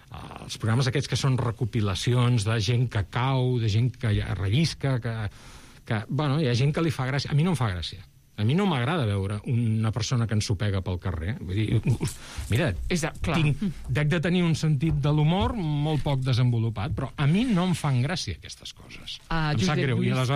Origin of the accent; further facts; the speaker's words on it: Barcelona, Catalonia, Spain; born there; jo que vaig néixer a Montjuïc